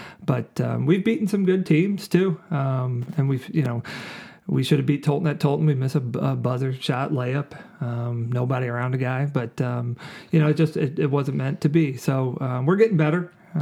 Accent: Sunset Hills, Missouri, United States; Well, I grew up in Sunset Hills, so which is like South County area.

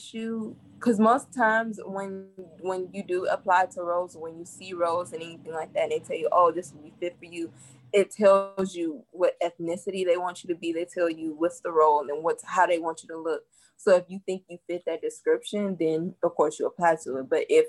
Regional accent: Chicago, Illinois, United States; No, but I'm from Chicago.

